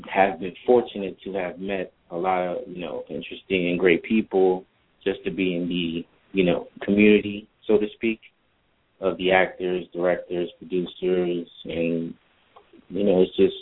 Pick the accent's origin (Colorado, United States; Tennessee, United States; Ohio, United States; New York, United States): New York, United States; I'm from New York. I currently live in Jersey, though.